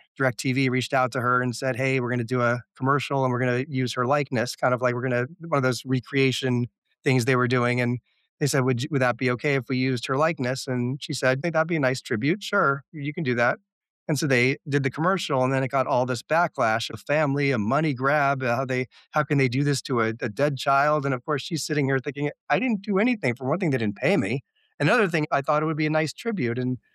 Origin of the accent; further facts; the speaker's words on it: Los Angeles, California, United States; I grew up in the Los Angeles area. I went to USC Film School.